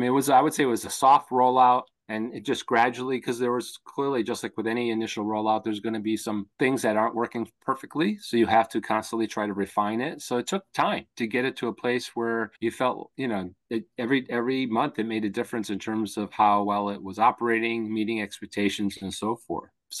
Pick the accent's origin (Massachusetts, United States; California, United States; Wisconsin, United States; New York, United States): Wisconsin, United States; Milwaukee; Or since I'm from Wisconsin, You know, and I come from Milwaukee. A beer is always near.